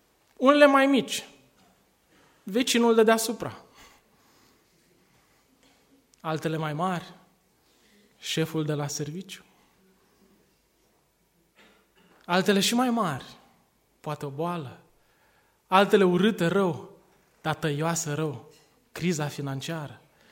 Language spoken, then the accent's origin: Romanian; Romania; Eu sunt mândru că sunt român. M-am născut într-un neam extraordinar, într-un neam de genii.